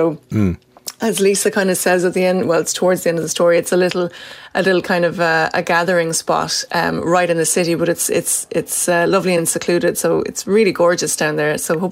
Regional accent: Cork, Munster, Ireland; I'm from Cork City

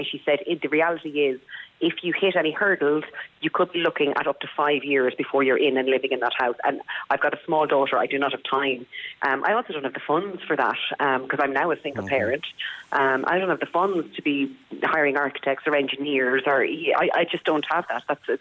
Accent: Loughrea, Connacht, Ireland; But because neither of us were from the area, I was from Loughrea, a different town

